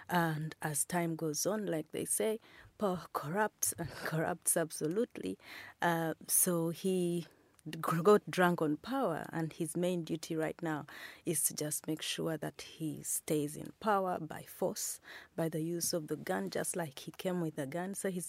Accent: Uganda; Museveni came to power through a guerrilla war in 1986. Most of us were pretty young. So we grew u

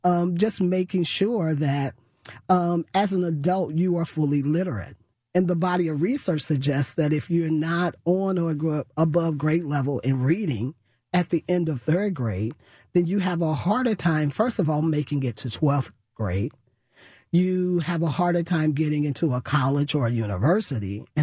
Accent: St. Louis, Missouri, United States; So my parents, we grew up in the Jeff Vanderloo community, which has always been a working class community and a huge concentration of folks that are just growing up in poverty. I attended Dunbar Elementary School, which is part of the St. Louis public school system.

